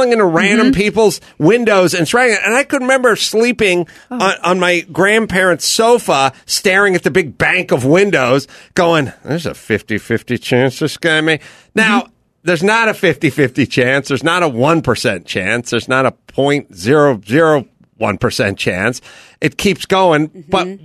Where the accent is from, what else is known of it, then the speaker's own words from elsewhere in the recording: California, United States; Did I say I grew up in the San Fernando Valley?